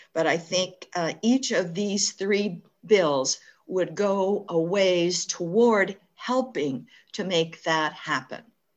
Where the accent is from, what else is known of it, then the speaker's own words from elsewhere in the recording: Edmonds, Washington, United States; I'm from Edmonds